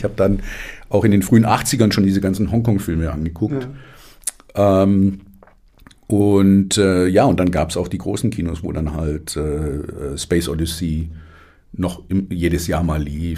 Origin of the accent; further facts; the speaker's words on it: Stuttgart, Baden-Württemberg, Germany; ich bin in Stuttgart groß geworden